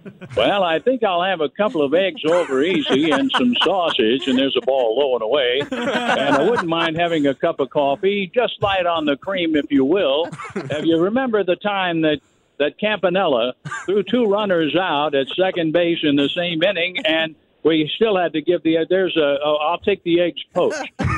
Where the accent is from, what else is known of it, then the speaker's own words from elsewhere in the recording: Missouri, United States; I'm from Missouri. Show me.